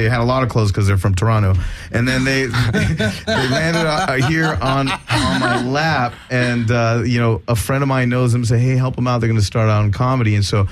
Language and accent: English; Ecuador; We're from Ecuador, but still same culture, like Mexicans, like Nicaraguans, all that stuff.